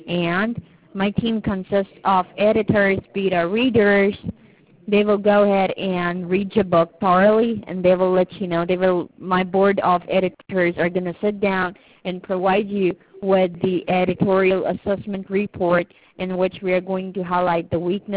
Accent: Turkey; No, I'm not Filipino.

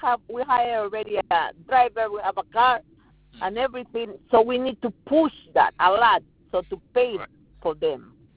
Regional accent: Colombia; now in Brooklyn, United States; I mean, I'm from Colombia

